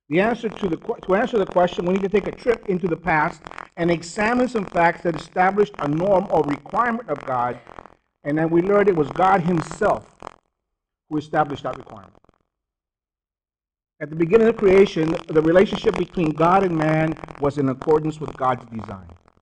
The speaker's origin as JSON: {"language": "English", "region": "Texas", "country": "United States", "tie": "born or raised there", "said": "I grew up in South Texas, and I remember having a friend that had moved down from one of the northern states"}